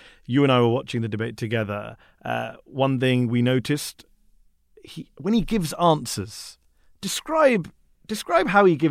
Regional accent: United Kingdom; he's very, as a Brit, let me say, he's very Tony Blair-esque, triangulation.

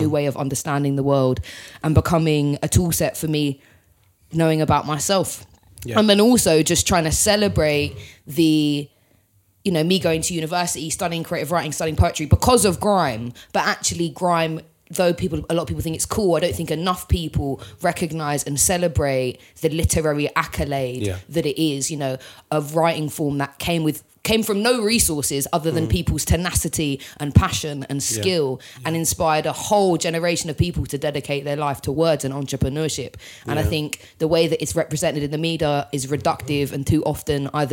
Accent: London, United Kingdom; we're the same generation. We're all from London.

